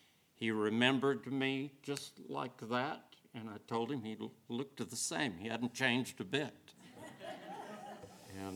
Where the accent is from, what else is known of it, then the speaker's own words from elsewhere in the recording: Isleta, Texas, United States; I'm a real Texas Jewish cowboy. I grew up on the Fort Quitman Land and Cattle Company Ranch. It was about 60 miles southwest of El Paso. Grew up in a little town in El Paso also by the name of Isleta.